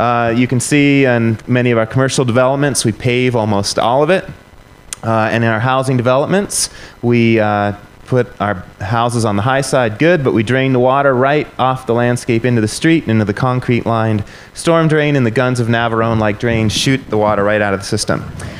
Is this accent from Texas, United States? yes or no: no; Tucson, Arizona, United States; the situation in my hometown of Tucson, Arizona